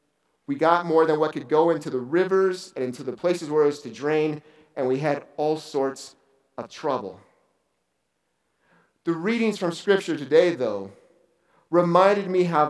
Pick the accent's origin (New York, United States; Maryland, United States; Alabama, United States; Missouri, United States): Missouri, United States; St. Louis; I'm from St. Louis, Missouri